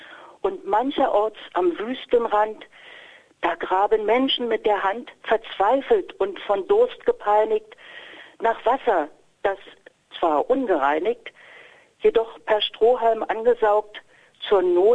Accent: Berlin, Germany; born there; Ich lebe in Berlin und bin auch geborene Berlinerin

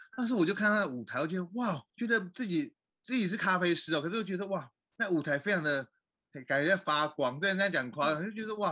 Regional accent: Taiwan; moved away as an adult; now in Melbourne, Australia; 然后我来自台湾。然后我在澳洲大概生活大概快十年时间，目前是咖啡师，然后自己有一间咖啡店，然后在 Docklands 这样子。

